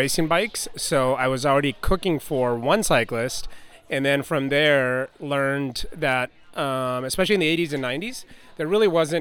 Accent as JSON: {"language": "English", "region": "Colorado", "country": "United States", "tie": "born or raised there", "said": "And I just so happened I grew up in Colorado with Jonathan Vauders."}